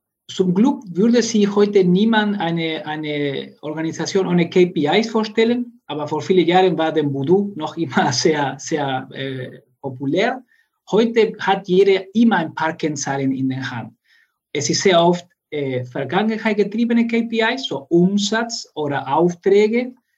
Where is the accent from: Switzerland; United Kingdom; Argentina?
Argentina; German is a second language; moved away as an adult; now in Karlsruhe, Germany; Ich komme selbst aus Argentinien. Dort habe ich Elektroingenieur studiert